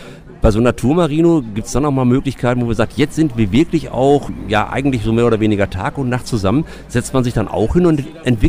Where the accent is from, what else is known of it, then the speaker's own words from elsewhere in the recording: Hamm, North Rhine-Westphalia, Germany; Bei uns in Hamm fragen immer